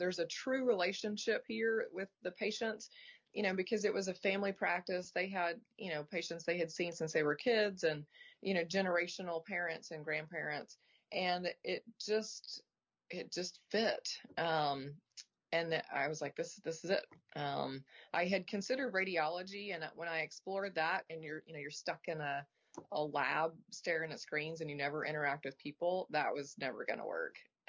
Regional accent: Leedy, Oklahoma, United States; So I grew up in a really small town in western Oklahoma. The name of the town is Leedy, and when I say small, I mean small.

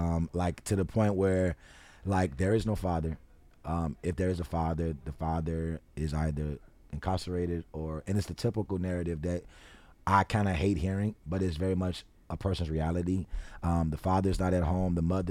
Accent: Chicago, Illinois, United States; Listen, I'm from Chicago. I love … to the same degree.

